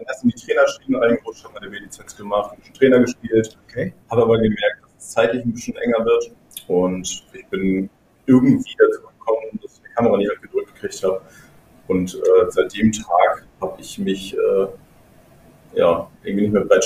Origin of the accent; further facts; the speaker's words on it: Hamburg, Germany; ich bin fast 36, ich komme aus Hamburg